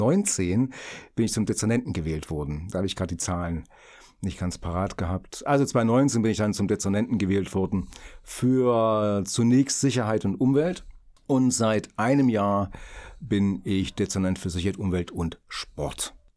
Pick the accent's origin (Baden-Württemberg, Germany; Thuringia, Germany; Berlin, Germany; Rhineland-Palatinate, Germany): Thuringia, Germany; Erfurt; Ich bin in Erfurt geboren, also das heißt ja landläufig Puffbohne. Der eine oder andere kennt es vielleicht noch, es gab mal am Schrembach eine Kinderklinik, ist lange her, ich bin auch keine 20 mehr, also es gab es damals. Da bin ich geboren